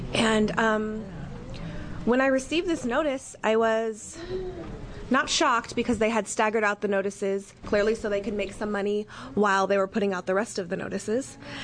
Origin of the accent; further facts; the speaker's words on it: Portland, Oregon, United States; I'm from North Portland.